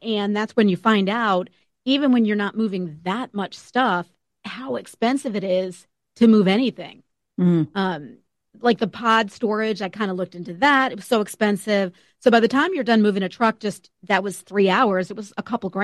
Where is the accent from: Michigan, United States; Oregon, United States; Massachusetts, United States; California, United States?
Massachusetts, United States; And it was great because I grew up in Western Mass. I'm a Hilltown kid. I grew up in the Hilltowns.